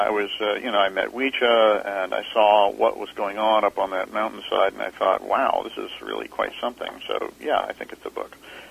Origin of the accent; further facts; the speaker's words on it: Atlanta, Georgia, United States; I grew up in Atlanta, Georgia, and I'm writing a book about my hometown